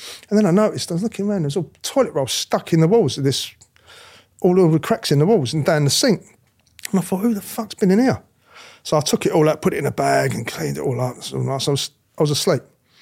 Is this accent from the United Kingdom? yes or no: yes; London, United Kingdom; because I'm from the East End anyway